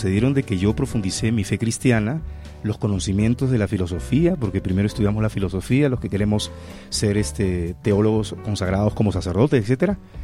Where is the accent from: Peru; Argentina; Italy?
Peru; Pisco, Ica; also born or lived in Lima; Yo nací en Pisco, me crié en Pisco, estudié la educación inicial, estudié en Lima, porque mis padres emigraron como todo provinciano a la capital, y después regresé a Pisco para estudiar la educación secundaria.